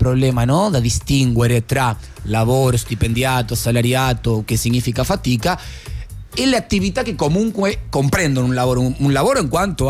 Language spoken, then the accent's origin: Italian; Argentina; me lo permetto di dire io da argentino